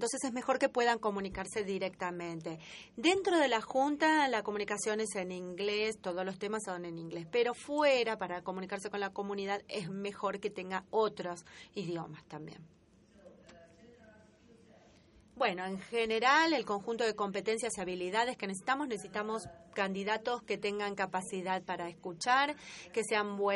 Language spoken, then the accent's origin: Spanish; Brazil; yo soy de Brasil. También soy de un país en desarrollo.